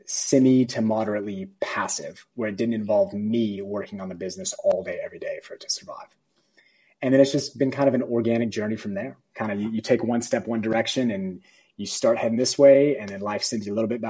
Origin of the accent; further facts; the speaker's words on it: Dallas, Texas, United States; also born or lived in United Kingdom; So yeah, for me personally, let's see, my background, I grew up in Texas, in Dallas. I spent 12 years in the Air Force.